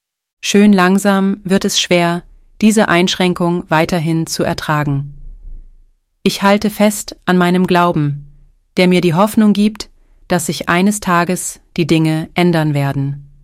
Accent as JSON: {"language": "German", "region": "Burgenland", "country": "Austria", "tie": "born there", "said": "Als gebürtige Burgenländerin ist es immer noch kaum zu glauben"}